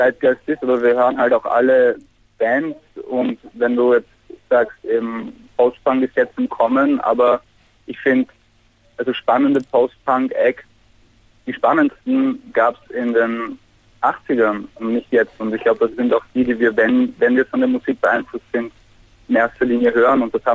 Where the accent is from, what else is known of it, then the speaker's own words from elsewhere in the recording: Austria; und wir sind aus Österreich, aber das ist der einzige Zusammenhang.